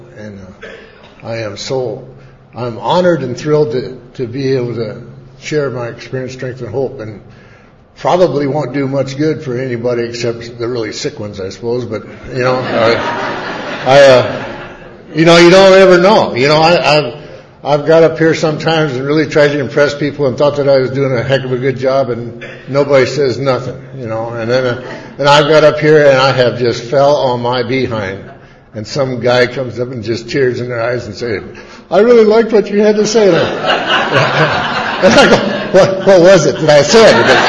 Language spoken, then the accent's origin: English; Billings, Montana, United States; I'm from Billings, Montana.